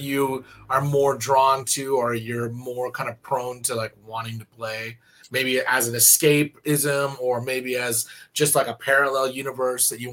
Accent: Arcadia, California, United States; I'm actually from Arcadia, so that's okay. Like, right, yeah. In my hood. That's the San Gabriel Valley, all that.

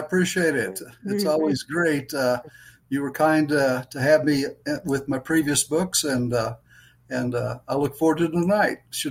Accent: Cushing, Oklahoma, United States; on the KUSH, which is the radio station for my hometown, Cushing, Oklahoma.

